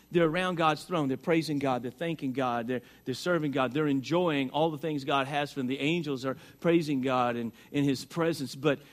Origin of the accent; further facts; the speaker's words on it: Rosebud, Arkansas, United States; also born or lived in Searcy; I'm back home in my hometown of Rosebud and then Searcy.